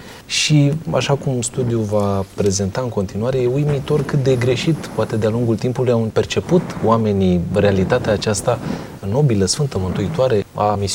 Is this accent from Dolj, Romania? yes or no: no; Slatina, Olt County, Romania; born there; now in Drobeta-Turnu Severin, Romania; Eu m-am născut în Slatina, un oraș pe Valea Oltului. Sunt pastor din anul 2007 și sunt pastor în Drobeta Turnu Severin actualmente.